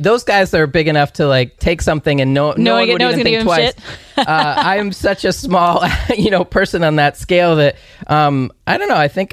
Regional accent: Maine, United States; I'm from New England, by the way. I'm from Maine and the home of L.L. Bean.

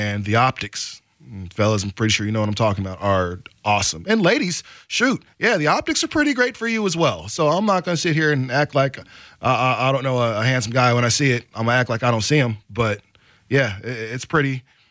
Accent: Portland, Oregon, United States; San Diego, and this is no disrespect to my hometown. I love it-ish here for the most part. There are some things that could change, but for the most part, I love Portland.

